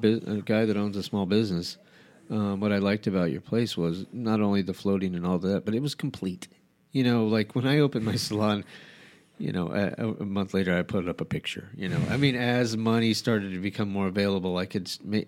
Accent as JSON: {"language": "English", "town": "Albuquerque", "region": "New Mexico", "country": "United States", "tie": "born or raised there", "also_born_or_lived": "San Diego", "lives_now": "Rehoboth, United States", "said": "I grew up in Albuquerque. I moved here from San Diego."}